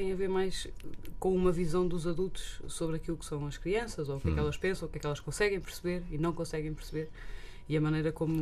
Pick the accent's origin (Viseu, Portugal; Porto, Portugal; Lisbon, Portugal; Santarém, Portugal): Viseu, Portugal; Tondela; Eu sou de Viseu, quer dizer, de uma aldeia perto de Viseu.